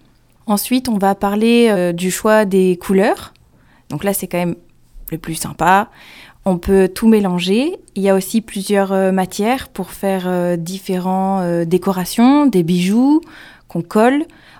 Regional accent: Aubenas, Auvergne-Rhône-Alpes, France; Je suis originaire d'Aubenas en Ardèche.

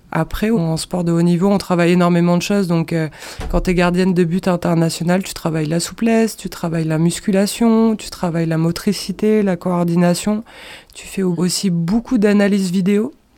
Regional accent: Aubenas, Auvergne-Rhône-Alpes, France; Alors je suis née à Aubenas en 1986. Ça date, hein ? Bon, aujourd'hui j'ai pris un peu d'âge, mais je suis bien d'ici.

